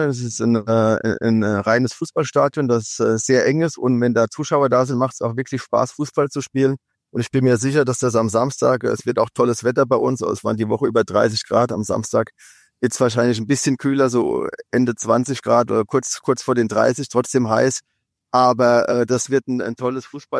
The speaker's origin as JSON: {"language": "German", "town": "Kaiserslautern", "region": "Rhineland-Palatinate", "country": "Germany", "said": "ich komme aus Kaiserslautern, wie Sven auch"}